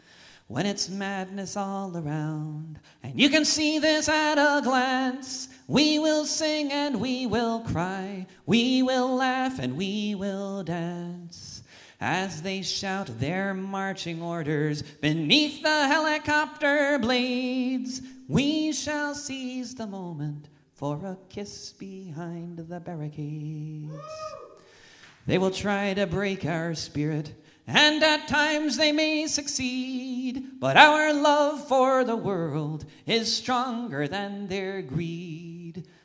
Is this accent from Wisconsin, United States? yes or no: no; Boston, Massachusetts, United States; So it's going to be a great time for my hometown in Boston.